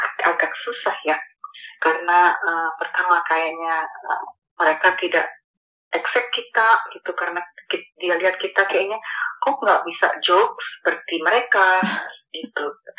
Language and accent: Indonesian; Indonesia; born there; generation itu orang tua gitu memang dari China. Tapi saya lahir di Indo, orang tua saya, nenek saya lahir di Indo.